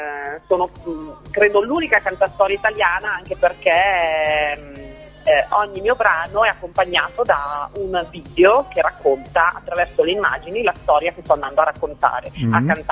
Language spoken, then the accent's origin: Italian; Milan, Lombardy, Italy; come si dice qua a Milano, perché io sono milanese